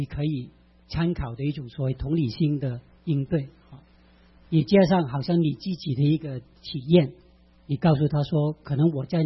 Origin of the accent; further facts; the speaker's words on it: Guangdong, China; 我们广东人啊，在香港有一个神仙